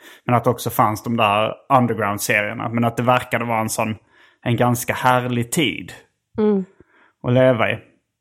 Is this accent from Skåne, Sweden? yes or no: yes; Lund, Skåne, Sweden; jag har vuxit upp i Lund som en universitetsstad.